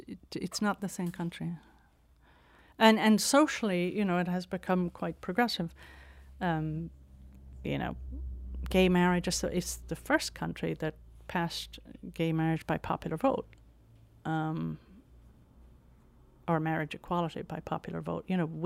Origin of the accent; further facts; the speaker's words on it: Ireland; I come from the South.